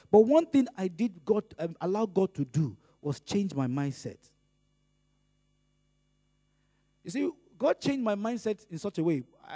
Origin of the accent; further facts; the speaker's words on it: Lagos, Nigeria; And I knew he knew I was a bushman. He knew I was straight from Las Jigi. That's Lagos State. Lagos State in Nigeria. He knew I had just arrived.